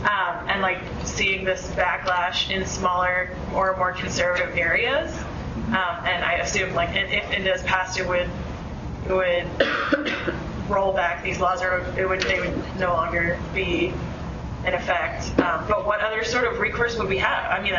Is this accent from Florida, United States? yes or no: yes; Jacksonville, Florida, United States; I am from Jacksonville, Florida, and last year a group of citizens in Jacksonville got together